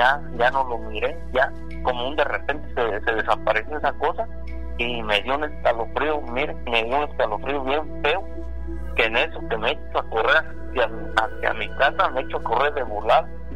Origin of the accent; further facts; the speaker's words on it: Jilotepec, State of Mexico, Mexico; now in Los Angeles, United States; De allá, soy de allá del Estado de México.